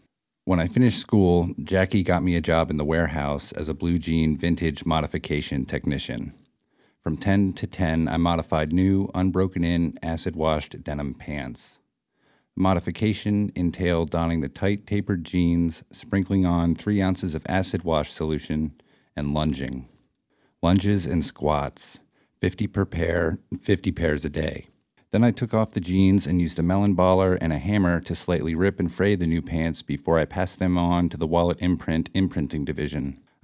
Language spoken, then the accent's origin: English; New Jersey, United States; I grew up in New Jersey, similar to the protagonist.